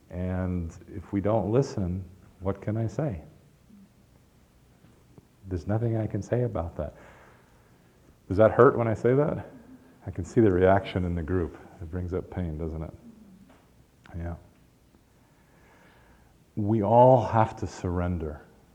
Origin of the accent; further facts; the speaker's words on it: Chicago, Illinois, United States; I grew up in Chicago, and yes, you can see that I walk like a Chicagoan.